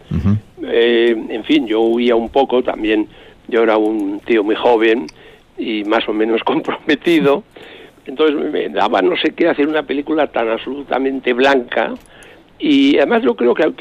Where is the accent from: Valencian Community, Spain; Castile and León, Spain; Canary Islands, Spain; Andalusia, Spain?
Castile and León, Spain; Burgos; yo soy de Burgos, luego yo estudié Derecho en Deusto, en Bilbao